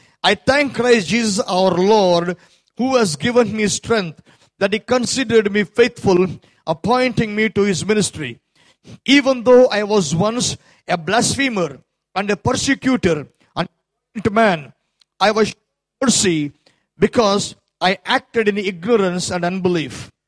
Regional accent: Bangalore, Karnataka, India; I live in a place called Bangalore in India.

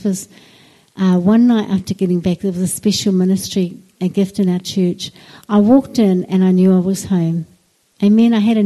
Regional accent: Whakatane, Bay of Plenty, New Zealand; moved away as an adult; also born or lived in Scotland; I was brought up in Whakatane up until the age of 21. I've got a Scottish dad, and I've got an Australian mother. So at 21 years old, I immigrated to Scotland.

